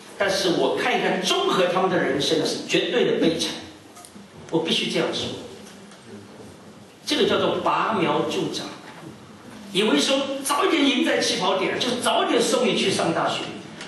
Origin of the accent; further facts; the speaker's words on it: China; 我们中国人最会读书